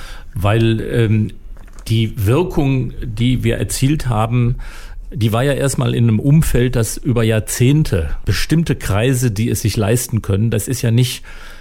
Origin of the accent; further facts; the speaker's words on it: Germany; Nun sind wir Deutsche allerdings auch Menschen, die gerne spitz abrechnen.